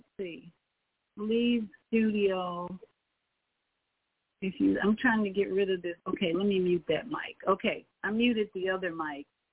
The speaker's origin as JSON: {"language": "English", "town": "Chicago", "region": "Illinois", "country": "United States", "tie": "born or raised there", "said": "So I had lots of memories about Chicago. I grew up in Chicago, and I would say I had a pretty good education."}